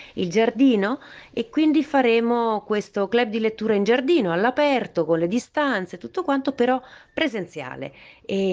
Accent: Rome, Lazio, Italy; now in Barcelona, Spain; che vivo a Barcellona, ma vengo da Roma.

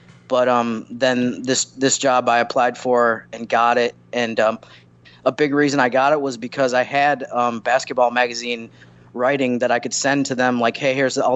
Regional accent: New York, United States; Syracuse and Rochester area, which is where I'm from, where I was born and raised.

